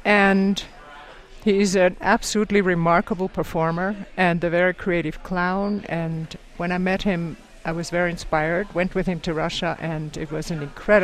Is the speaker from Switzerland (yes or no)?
yes; Switzerland; And I grew up in Switzerland in the circus world with great enthusiasm.